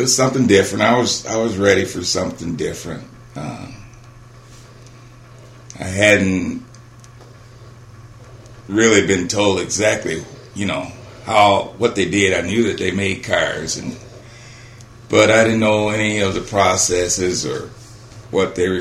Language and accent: English; Bessemer, Alabama, United States; I was born in Bessemer, Alabama. December 16, 1946.